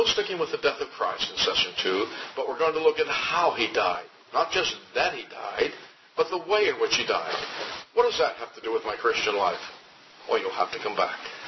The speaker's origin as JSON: {"language": "English", "town": "Rochester", "region": "New York", "country": "United States", "said": "I come from Rochester, New York. A couple of famous companies there, Xerox, you know, and Kodak."}